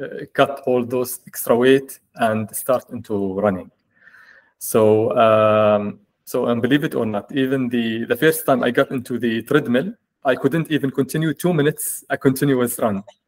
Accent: Ras Al Khaimah, United Arab Emirates; English is a second language; I am Emirati, born and raised in Ras Al Khaimah, working in Abu Dhabi. I'm 37 years old. And married, I have four kids.

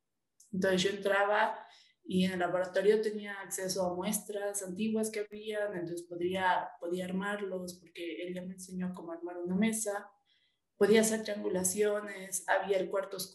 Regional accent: Bolivia; provengo de Bolivia.

